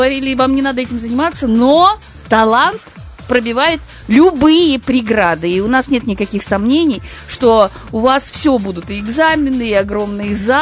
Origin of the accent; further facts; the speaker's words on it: Balykchy, Issyk-Kul Region, Kyrgyzstan; Я с Балыкчи.